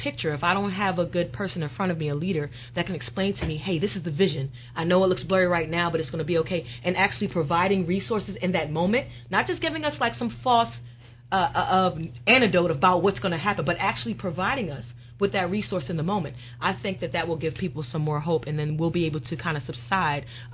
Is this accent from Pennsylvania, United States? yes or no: yes; Philadelphia, Pennsylvania, United States; I grew up in East Falls, so it just feels good to really be home